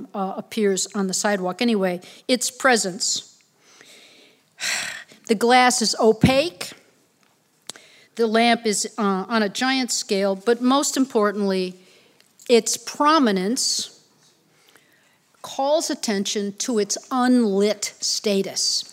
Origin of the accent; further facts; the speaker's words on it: Chicago, Illinois, United States; I'm using one of Chicago, my hometown, one of Chicago's favorite pictures as the sort of exemplum virtutis.